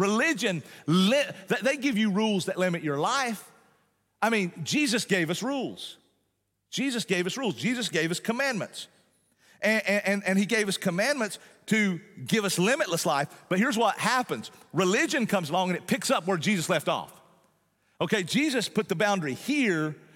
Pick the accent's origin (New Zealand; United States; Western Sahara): United States; Appalachia; Where we're from the Appalachian Mountains, deep in the Appalachian Mountains.